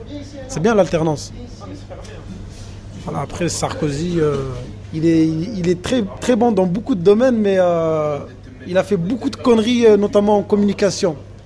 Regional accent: Montpellier, Occitanie, France; also born or lived in Morocco; J'ai 29 ans, bientôt 30 ans. J'ai grandi à Montpellier, je suis né au Maroc. J'ai fait 6 ans de stage à Paris. J'appelle ça le service militaire. Et là, je suis de retour à Montpellier.

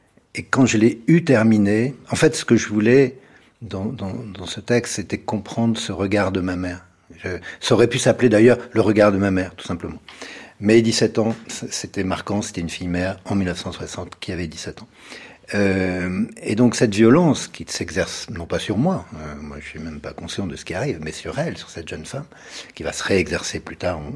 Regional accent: Bordeaux, Nouvelle-Aquitaine, France; also born or lived in Nice; Donc je suis né à Nice, mais c'est quasiment un faux aussi, parce que 5 jours après, je suis à Bordeaux, dans la banlieue bordelaise.

